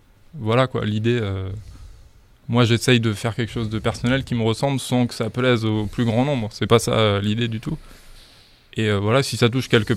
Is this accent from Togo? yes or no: no; Auvergne-Rhône-Alpes, France; Je suis originaire de l'Isère, au-dessus. Et donc, ouais, après je connais bien le coin, la Drôme, je suis venu souvent.